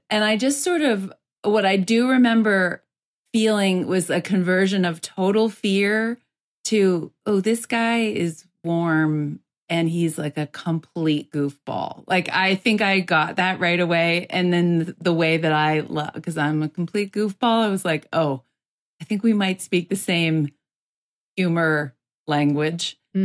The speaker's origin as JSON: {"language": "English", "town": "Dedham", "region": "Massachusetts", "country": "United States", "also_born_or_lived": "New York City", "said": "I believe I was living in New York City when I started playing, even though I was from Dedham, Mass."}